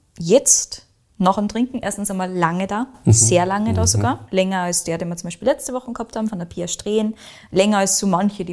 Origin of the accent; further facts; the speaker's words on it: Austria; weil ich weiß nicht, was bei uns in Österreich für Rebsorten so fische Farbe macht